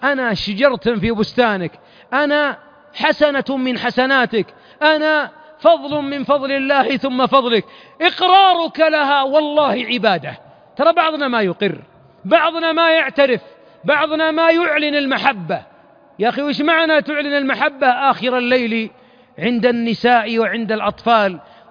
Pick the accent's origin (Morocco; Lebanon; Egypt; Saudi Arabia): Saudi Arabia; Najd; عندنا في نجد مثل نعرفه جميعا